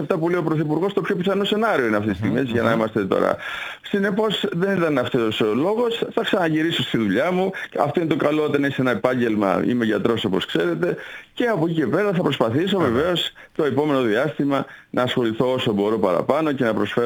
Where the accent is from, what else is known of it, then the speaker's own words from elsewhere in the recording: Central Greece, Greece; Στην Εύβοια, στον τόπο μου που είμαι εκεί και με ξέρει ο κόσμος ακόμα περισσότερο